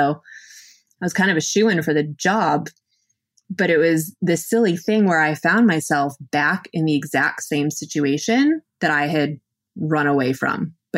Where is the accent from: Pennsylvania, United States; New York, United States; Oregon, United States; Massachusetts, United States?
Massachusetts, United States; We're both from Massachusetts, and we met for the first time in Bangkok.